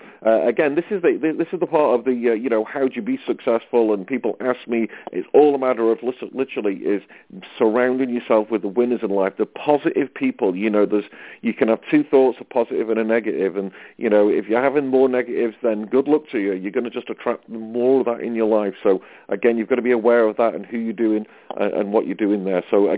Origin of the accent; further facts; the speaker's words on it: United Kingdom; I'm a Brit, so I'm going to promote Britain